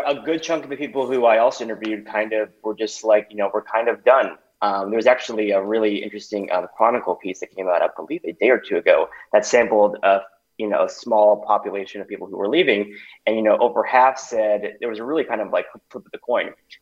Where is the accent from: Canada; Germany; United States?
United States; Texas; I'm from, you know, I was born in Texas and kind of had that, you know, that rearing.